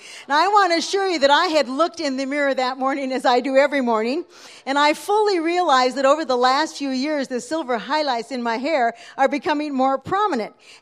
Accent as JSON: {"language": "English", "country": "Canada", "said": "So I'm very proud to be with you and happy to be with you today as a Canadian sister."}